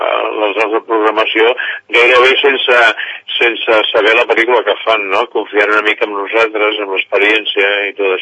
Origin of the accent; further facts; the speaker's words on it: Sant Cugat del Vallès, Catalonia, Spain; soc fora de Barcelona, i, bueno, de Sant Cugat